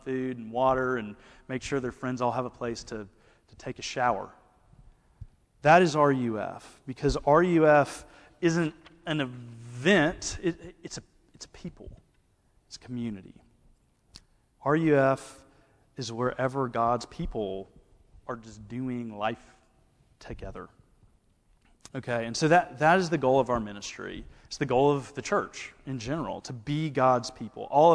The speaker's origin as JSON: {"language": "English", "region": "Alabama", "country": "United States", "accent": "Southern", "lives_now": "Texas, United States", "said": "I say Alabama, and they say, \"Yeah, okay, that makes sense.\" I'm like, \"This is Texas. Like, this is not New York. Come on.\" My accent's not that bad."}